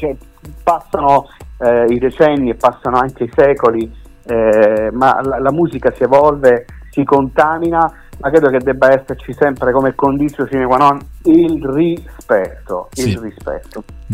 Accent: Montesilvano, Abruzzo, Italy; io sono di Montesilvano, in provincia di Pescara. E questo paese, Montesilvano, adesso è una città di 50.000 abitanti

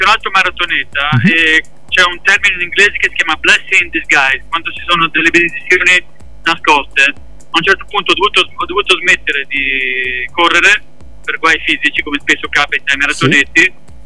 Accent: Genoa, Liguria, Italy; io sono un genovese atipico

